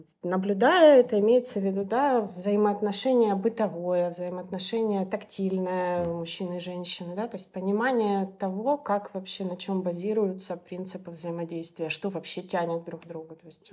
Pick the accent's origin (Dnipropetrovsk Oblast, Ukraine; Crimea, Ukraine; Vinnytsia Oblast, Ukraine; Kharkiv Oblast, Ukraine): Kharkiv Oblast, Ukraine; Kharkiv; Я сама из Украины, из города Харьков. Родилась там. Там, собственно, всем и занималась.